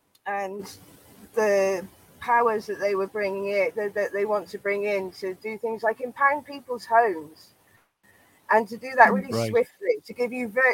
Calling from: North West England, United Kingdom; I'm calling in from Cumbria.

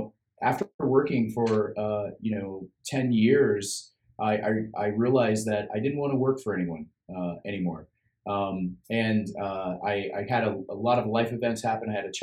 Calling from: Sacramento, California, United States; So I'm in Sacramento, California. That's where my office is, but I'm usually traveling all around the United States for the most part.

